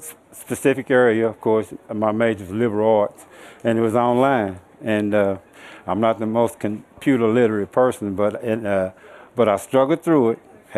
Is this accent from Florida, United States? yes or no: no; Louisville, Kentucky, United States; also born or lived in Winchester, Kentucky; I grew up in Louisville, of course, but I was born in a small town 12 miles east of here. It's called Winchester, Kentucky. And Winchester, it's the foothills of the Appalachian Mountains.